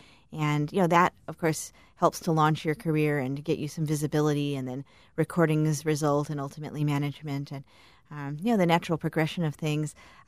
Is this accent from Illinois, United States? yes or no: yes; Chicago, Illinois, United States; It's pretty fascinating how things have changed growing up in Chicago.